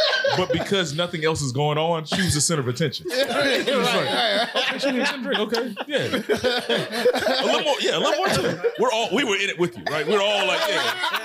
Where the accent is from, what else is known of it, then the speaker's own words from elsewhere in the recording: Dallas, Texas, United States; You know, growing up in Dallas, I remember that was one of the rare family trips we made